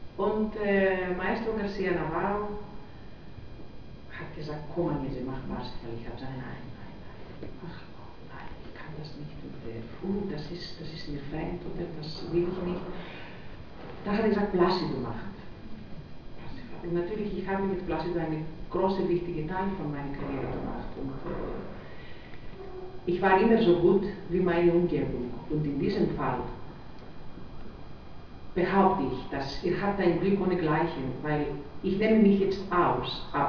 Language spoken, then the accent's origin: German; Greece; German is a second language; Aber ich verstehe sehr gut Deutsch und ich bin Griechin natürlich. Aber ich spreche Deutsch, ich denke Deutsch